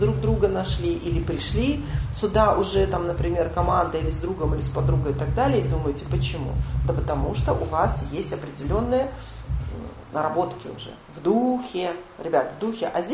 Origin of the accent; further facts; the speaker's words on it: Belarus; я просто сама из Беларуси, у нас такой анекдот ходил